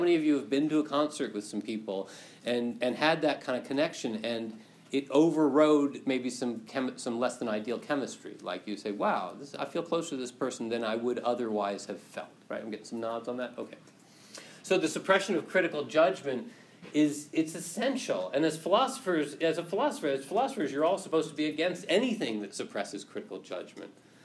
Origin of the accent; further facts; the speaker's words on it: United States; I'm an American, but I don't think I'd want to like raise my family with my in-laws upstairs